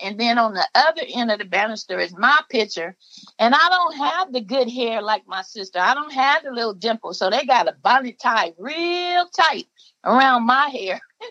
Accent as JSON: {"language": "English", "town": "Los Angeles", "region": "California", "country": "United States", "tie": "born or raised there", "said": "I grew up in South Central LA. If you ever watch Boys in the Hood, that's my hood."}